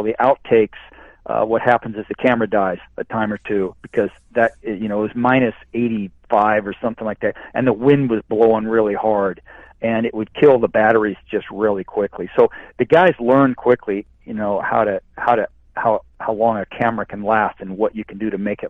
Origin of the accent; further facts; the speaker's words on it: Iowa, United States; I grew up in the Midwest and in Iowa, which was cold.